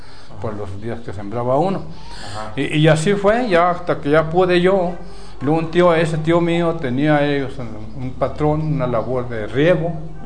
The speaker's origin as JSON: {"language": "Spanish", "town": "Llano Prieto", "region": "Durango", "country": "Mexico", "tie": "born there", "said": "Yo nací en Llano Prieto, municipio de Santiago Pasquiar."}